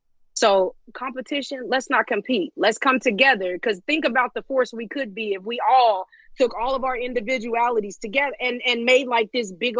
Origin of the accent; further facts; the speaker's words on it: Cincinnati, Ohio, United States; because I am from Cincinnati, Ohio. And, you know, it's basically something that just represents me and my city.